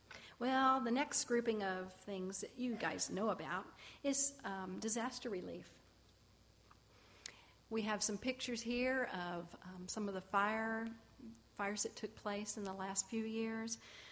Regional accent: Baytown, Texas, United States; Well, I was born and raised in Baytown, Texas, and the end of the earth this time, the first time, was Baton Rouge, Louisiana.

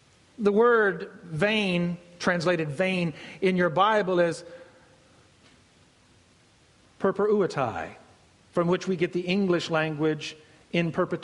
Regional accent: United States; We as Americans give more. As American Christians, we give more to our government through taxes and all the other kinds of things.

